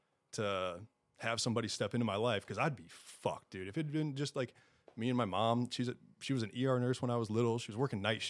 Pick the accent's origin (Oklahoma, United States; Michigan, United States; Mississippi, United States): Michigan, United States; moved away as an adult; also born or lived in Virginia Beach, United States; So I'm from Michigan originally. I joined the Navy when I was 18, but I lived in Virginia Beach for 9 or 10 years